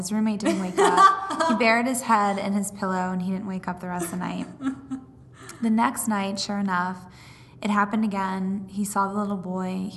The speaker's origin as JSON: {"language": "English", "region": "Ohio", "country": "United States", "said": "I'm from Ohio"}